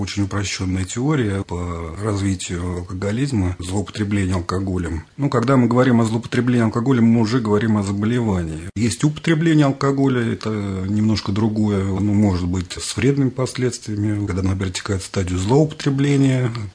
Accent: Zhukovsky, Moscow Oblast, Russia; also born or lived in Ramenskoye; до 5 лет я жил в Раменском. Потом, поскольку родители все-таки работали в ЛИИ, переехали в город Жуковск, соседи, поэтому большую сознательную часть жизни все-таки я прожил в городе Жуковском

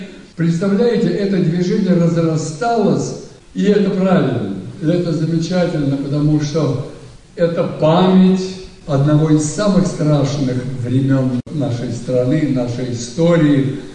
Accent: Stryba, Odesa Oblast, Ukraine; now in Moscow, Russia; Мы с Украины, отец и мать, жили под Винницей в селе Стрыба Котомского района Одесской области и занимались животноводством.

